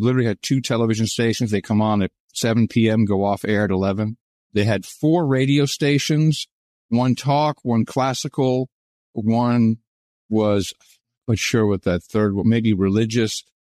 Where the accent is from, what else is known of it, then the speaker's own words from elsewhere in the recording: Netherlands; also born or lived in Arlington, United States / Uganda / Maryland, United States; So growing up in the Netherlands, and we moved there in 72. I was born in D.C., Arlington Hospital, and we moved around